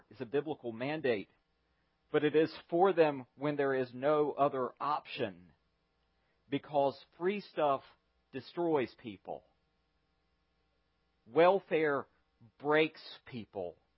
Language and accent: English; United States; I grew up poor. I grew up well below the poverty line. I grew up in America and actually experienced hunger on a weekly basis.